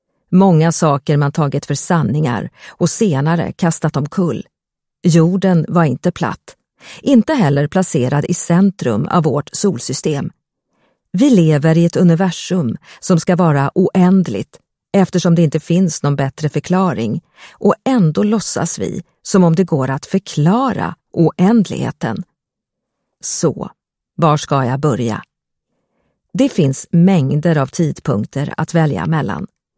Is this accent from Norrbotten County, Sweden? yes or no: no; Stockholm, Stockholm County, Sweden; Hur kan då jag, en vanlig kvinna född och uppvuxen i Stockholm, hävda att jag skulle vara besläktad med en asynja?